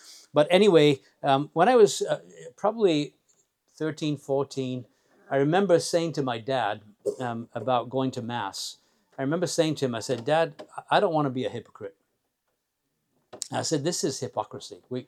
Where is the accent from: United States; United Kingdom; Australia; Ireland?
United Kingdom; Leeds, Yorkshire and the Humber; born there; I was born in Leeds back in 1960. That's in England, and so you can work out my age if you want to do that. But I was born into a Roman Catholic family, an only child